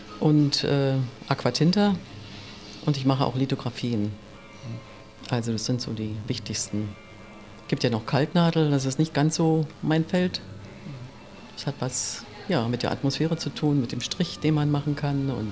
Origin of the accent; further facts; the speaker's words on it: Berlin, Germany; Ich komme aus Berlin-Köpenick und bin hier in diesem schönen Haus, was mir jedenfalls so unheimlich interessant erscheint und gut gefällt, ein halbes Jahr, noch nicht so lange.